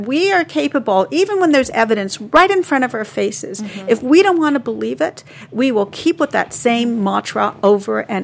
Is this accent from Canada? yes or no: yes; Canada; I felt, as a Canadian, that we were far more progressive.